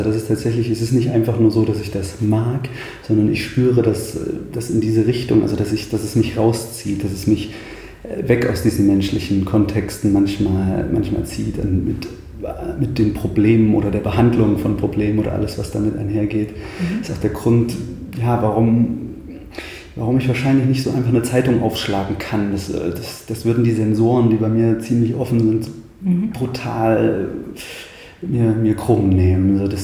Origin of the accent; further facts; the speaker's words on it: Thuringia, Germany; Ich bin ein Waldkind, vielleicht das zunächst. Ich komme aus dem Eichsfeld, aus der Mitte Thürings, beziehungsweise aus dem Norden Thürings, Mitte Deutschlands, unterm Harz. Bin im Wald groß geworden, viel draußen. Genau. Komme aus einem sehr, ja, was soll ich sagen, ländlichen, dörflichen, erzkatholisch-konservativen Kontext.